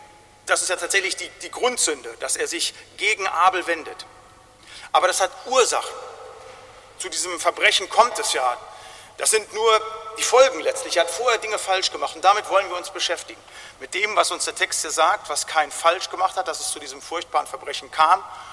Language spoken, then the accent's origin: German; North Rhine-Westphalia, Germany; Da, wo ich herkomme, im Siegerland, das ist ein sehr frommer Beritt